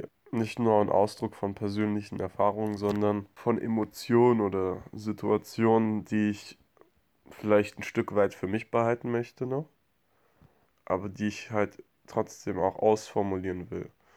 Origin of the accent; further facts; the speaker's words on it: Fulda, Hesse, Germany; born there; weil ich gebürtig aus Fulda komme, ein paar alte Gesichter wiederzusehen, ein paar alte Freunde zu begrüßen